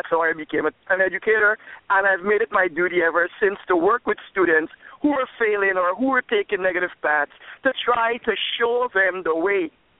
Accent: Guyana; I'm from British Guyana, and in my teenage years, when I started high school

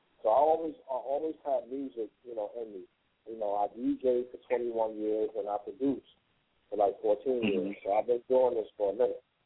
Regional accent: New York City, New York, United States; I actually grew up in Harlem. I'm actually from Lincoln Project. And in that project, there's a lot of legends that came out of that project.

